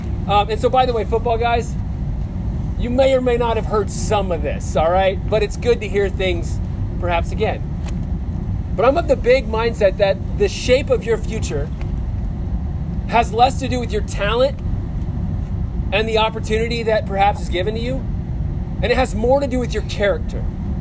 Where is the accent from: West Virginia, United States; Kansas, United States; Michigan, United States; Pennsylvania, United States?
Kansas, United States; But I grew up in Kansas, and when I was in college, I would walk across campus